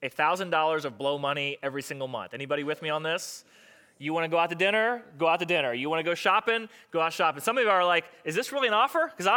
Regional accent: Florida, United States; I grew up in South Florida.

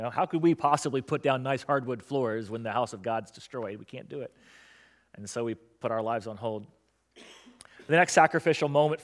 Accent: Florida, United States; When many years ago I felt called to plant a church in my hometown, I went back to South Florida, which is where I grew up

